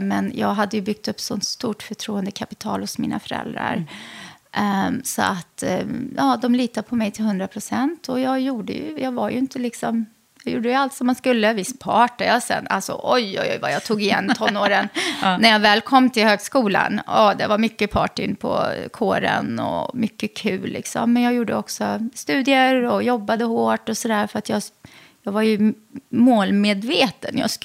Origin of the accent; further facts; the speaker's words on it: Lidköping, Västra Götaland County, Sweden; also born or lived in Västerås, Sweden; jag växte upp i Lidköping i Västra Götaland och sen så pluggade jag i Västerås på Mälardalens högskola, internationella marknadsföringsprogrammet.